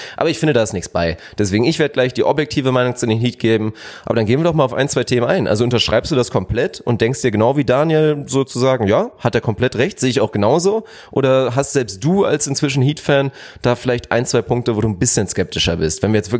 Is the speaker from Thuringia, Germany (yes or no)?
no; Lüneburg, Lower Saxony, Germany; born there; Ich bin auch in Lüneburg geboren, hab da lang Fußball gespielt und komme aus der Gegend.